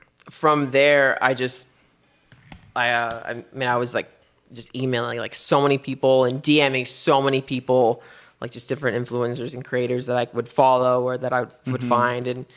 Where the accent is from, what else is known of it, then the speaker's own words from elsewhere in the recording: Houston, Texas, United States; also born or lived in Lubbock; now in Dallas, United States; I grew up in Houston, and then went to school like up until I was like 18. I was like in Houston, and then after that, I went to school at Texas Tech in Lubbock for 4 years, and then moved to Dallas